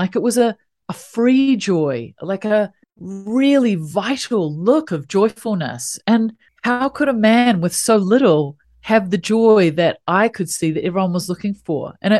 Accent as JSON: {"language": "English", "country": "New Zealand", "said": "You can probably tell by my unique little accent that I come from the bottom of the world, a little country called New Zealand"}